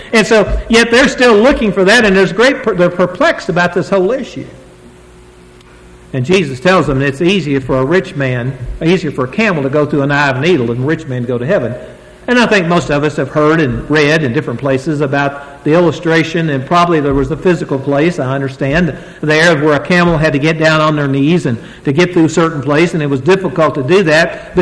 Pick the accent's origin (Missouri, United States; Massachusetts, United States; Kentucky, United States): Kentucky, United States; Summit; Now, I was raised in Summit, Kentucky. And I was telling this fine brother a while ago, we do wear shoes in Kentucky.